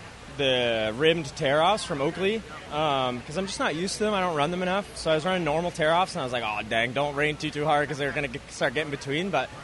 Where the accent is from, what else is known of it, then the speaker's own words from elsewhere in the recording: Canada; I'm Canadian.